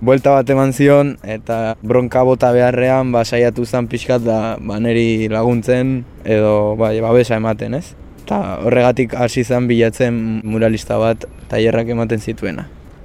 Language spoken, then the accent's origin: Basque; Pasaia, Basque Country, Spain; Pasaiakoa naiz, 20 urte ditut. Oraintxe bertan arterrak ikasten ari naiz Bilbon, Leioan